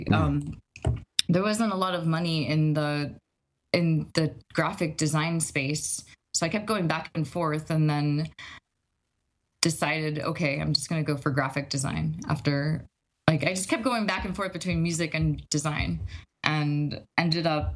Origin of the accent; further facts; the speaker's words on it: Florida, United States; by the way, I'm from South Florida.